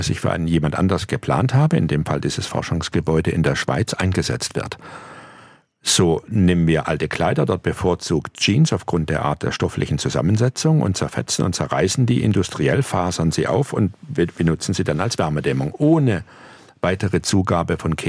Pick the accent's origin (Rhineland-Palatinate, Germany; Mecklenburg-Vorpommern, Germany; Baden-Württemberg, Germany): Baden-Württemberg, Germany; Aalen; in meiner Heimatstadt Aalen, in der ich am Rande der Stadt an den Feldern und Rainen gewohnt habe